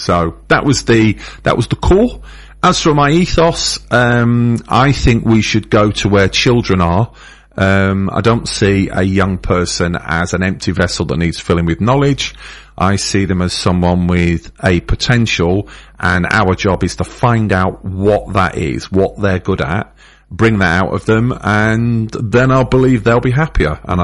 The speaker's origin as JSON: {"language": "English", "town": "Manchester", "region": "North West England", "country": "United Kingdom", "tie": "born or raised there", "said": "growing up in Manchester in the late 70s, mid-80s"}